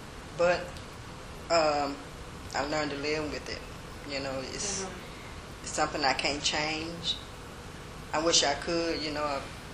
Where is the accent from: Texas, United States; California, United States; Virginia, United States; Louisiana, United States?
Louisiana, United States; growing up in Louisiana, I don't remember encountering as much as when I came to Mississippi.